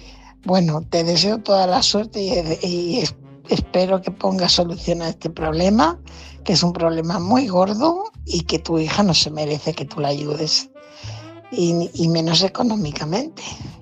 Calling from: Fuenlabrada, Community of Madrid, Spain; corresponsal de Fuenlabrada

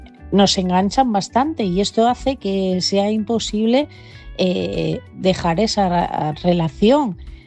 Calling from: Asturias, Spain; de Asturias

